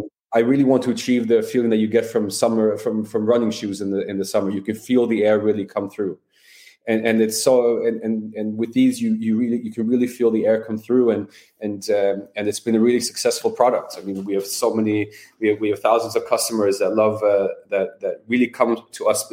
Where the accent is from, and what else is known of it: Sweden; English is a second language